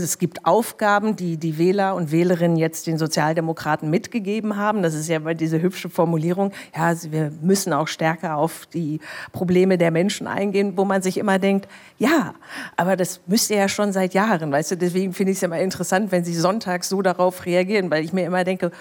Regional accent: Dortmund, North Rhine-Westphalia, Germany; aber ich komme aus Dortmund und habe dann auch noch am 1. Mai Geburtstag, Tag der Arbeit.

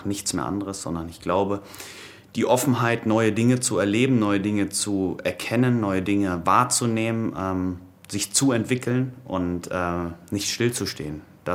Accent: Kiel, Schleswig-Holstein, Germany; now in Berlin, Germany; Natürlich bleibt immer meine Heimat Kiel. Aber mein Zuhause ist Berlin.

